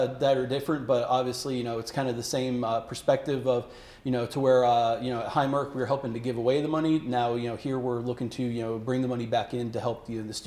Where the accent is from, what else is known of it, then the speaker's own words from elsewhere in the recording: Schuylkill Haven, Pennsylvania, United States; Originally from Eastern Pennsylvania, I grew up in a small coal town called Schuylkill Haven, Pennsylvania, just outside of Pottsville, Pennsylvania, where they brew Yuengling beer.